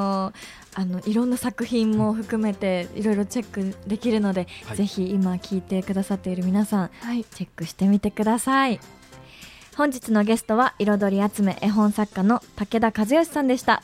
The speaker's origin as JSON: {"language": "Japanese", "region": "Kyoto", "country": "Japan", "said": "私は京都出身で、京都の商店街とか行ったりするけど"}